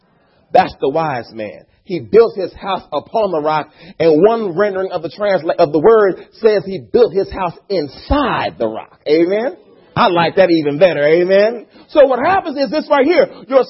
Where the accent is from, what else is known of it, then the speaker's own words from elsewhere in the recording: East Coast, United States; Now, I've been to the West Coast now. I'm from the East Coast, okay?